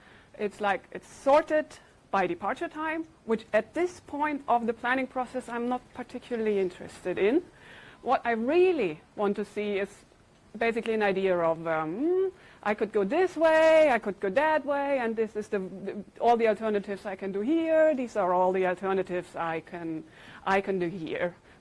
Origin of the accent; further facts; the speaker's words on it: Berlin, Germany; I'm from Berlin, and I'm a freelance data, software, whatever person.